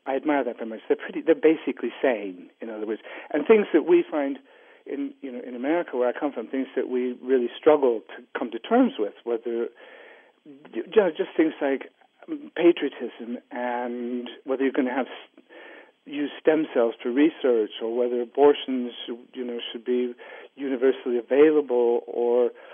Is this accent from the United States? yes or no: yes; Iowa, United States; also born or lived in England, United Kingdom; I grew up in Iowa, so I'm an American. I come from the States. I married an English girl and then lived in England for a long time